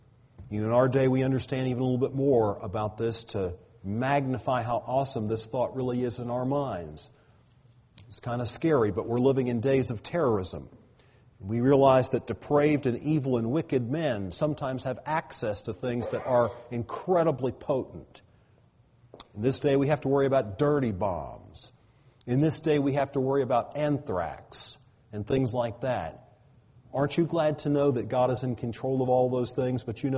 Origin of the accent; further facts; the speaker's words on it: the South, United States; Well, you know, I grew up in the South. A tick was a tick